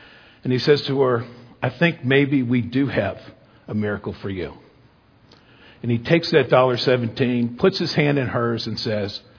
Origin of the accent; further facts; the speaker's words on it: Hartford, Connecticut, United States; also born or lived in Canada; You know, we immigrated to the United States when I was just a year old. We immigrated from Canada. We lived in a environment in Hartford, Connecticut, where everybody spoke French.